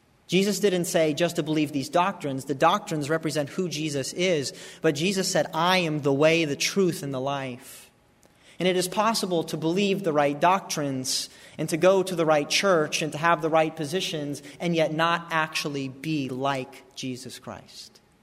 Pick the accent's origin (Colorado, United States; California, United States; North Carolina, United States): Colorado, United States; Now, I grew up in Colorado, so I didn't hear that much. Then I moved to the South